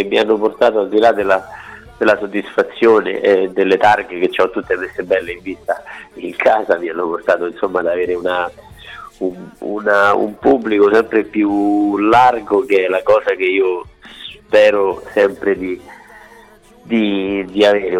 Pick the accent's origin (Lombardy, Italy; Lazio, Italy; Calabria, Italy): Lazio, Italy; Rome; sono nato e cresciuto a Roma, ho 31 anni